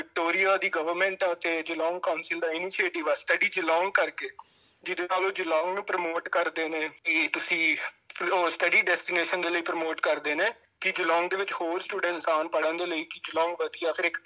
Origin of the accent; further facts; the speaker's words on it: Moga, Punjab, India; moved away as an adult; now in Australia; ਮੈਂ ਪੰਜਾਬ ਤੋਂ ਮੋਗਾ ਸ਼ਹਿਰ ਤੋਂ ਬਿਲੋਂਗ ਕਰਦਾ।